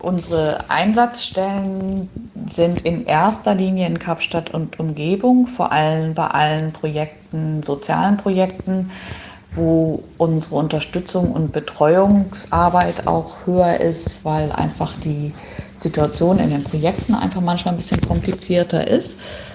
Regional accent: Schleswig-Holstein, Germany; also born or lived in Göttingen; Ich bin geboren in Schleswig-Holstein und auch aufgewachsen und bin zum Studium dann zunächst nach Göttingen gegangen

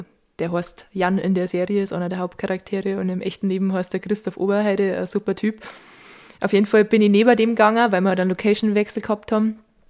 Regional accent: Bavaria, Germany; als Bayerin

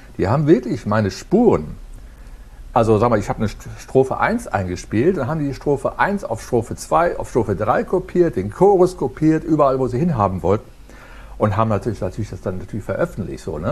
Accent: Aachen, North Rhine-Westphalia, Germany; ich komme aus dem Rheinland, aus Aachen und bin, habe da schon, ich sag mal, professionell Musik gemacht

